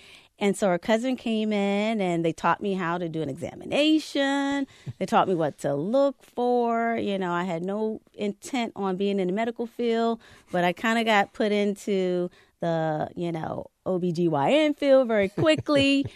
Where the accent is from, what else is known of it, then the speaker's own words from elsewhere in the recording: North Carolina, United States; They always had to make it known that I wasn't a city girl, that I was from North Carolina.